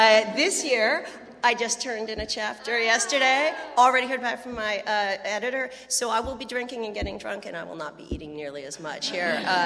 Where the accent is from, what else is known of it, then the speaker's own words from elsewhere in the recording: Clackamas, Oregon, United States; I was from Clackamas, Oregon.